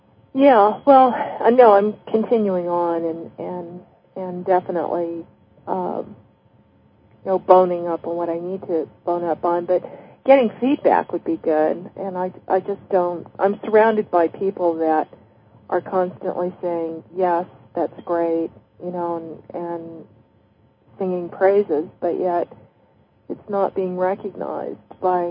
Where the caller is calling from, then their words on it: Tucson, Arizona, United States; from Tucson.